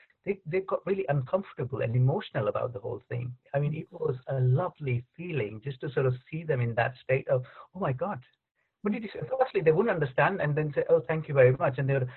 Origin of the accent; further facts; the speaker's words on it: India; moved away; I just mentioned, so I am from India